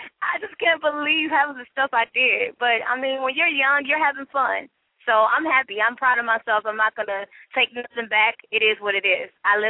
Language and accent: English; Compton, California, United States; I'm from L.A. I was, you know, born and raised in Compton.